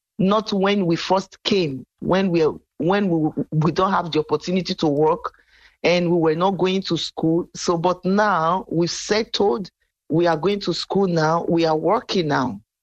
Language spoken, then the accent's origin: English; Nigeria; And I'm from Nigeria.